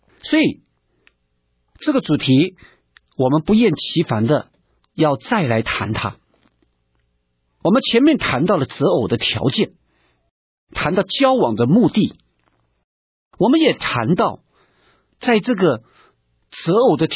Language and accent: Chinese; China; 我们中国人讲说，男怕入错行，女怕嫁错郎。